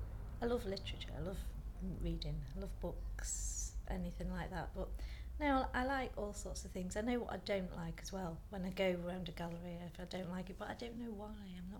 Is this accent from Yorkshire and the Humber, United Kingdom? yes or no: no; East Midlands, United Kingdom; now in Gainsborough, United Kingdom; I was brought up in Nottinghamshire, but it's only just across the water, across the River Trent. And I've lived in Gainsborough for about 15, 16 years now.